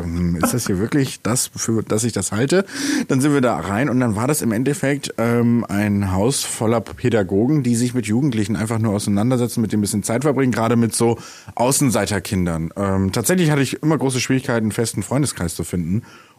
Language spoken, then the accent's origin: German; Bremen, Germany; Und als wir dann in die Bremer Innenstadt gezogen sind, ich bin Bremer, by the way.